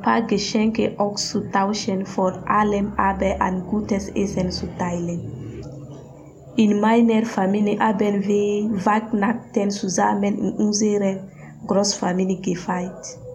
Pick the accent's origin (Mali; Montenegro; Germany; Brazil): Mali; Bamako; Ich bin Christin. Ich komme aus Bamako, das ist in Mali.